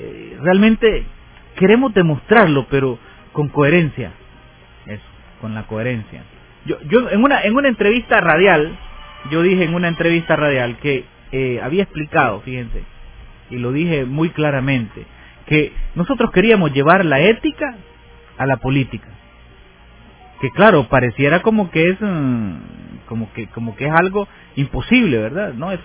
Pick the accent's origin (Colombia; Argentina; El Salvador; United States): El Salvador; Y yo creo que como salvadoreños, ¿verdad?, tenemos que hacer algo.